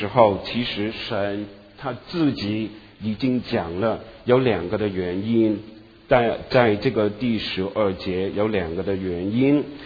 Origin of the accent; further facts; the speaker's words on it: Guangdong, China; 有一两个人我们广东人说是我们的眼中钉啊，我不知道国语有没有这样讲